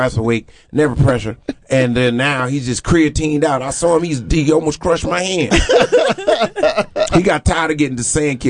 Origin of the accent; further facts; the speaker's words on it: Jamaica; Yeah, I'm Jamaican. Jamaicans are good people, man. Jamaicans work hard.